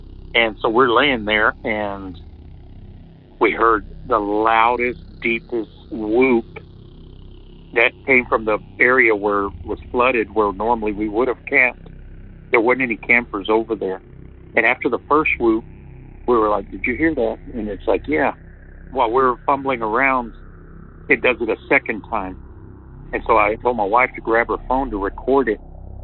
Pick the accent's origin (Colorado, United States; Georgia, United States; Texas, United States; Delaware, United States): Texas, United States; from Texas. And this is for your hometown legends. We're originally from West Texas.